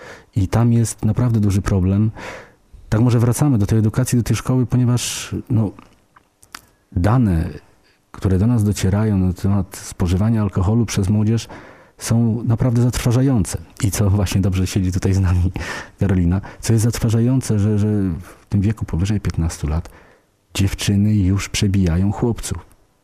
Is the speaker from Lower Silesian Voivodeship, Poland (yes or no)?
yes; Wrocław, Lower Silesian Voivodeship, Poland; ja się urodziłem i wychowałem na wrocławskim Szczepinie. Jest to blokowisko.